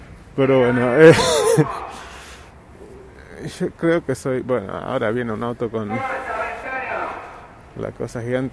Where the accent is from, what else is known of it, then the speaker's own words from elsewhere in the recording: São Paulo, Brazil; Spanish is a second language; O sea, yo nací en São Paulo, así que estoy vivo en la ciudad toda mi vida.